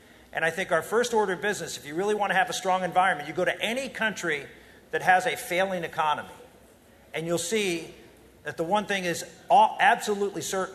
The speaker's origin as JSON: {"language": "English", "region": "Pennsylvania", "country": "United States", "tie": "born or raised there", "said": "I grew up in western Pennsylvania, and you see pictures of my hometown and Pittsburgh, which was near my hometown"}